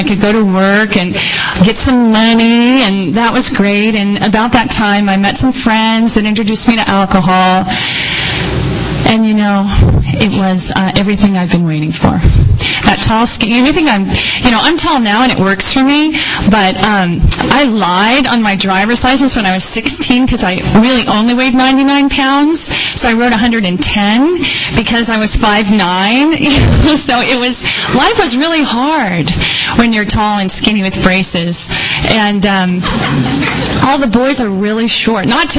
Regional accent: Modesto, California, United States; born there; I was born in Modesto, California, home of American Graffiti and Gallo Wine.

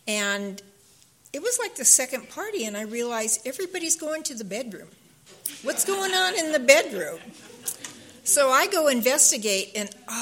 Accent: California, United States; I mean, I'm from Humboldt County.

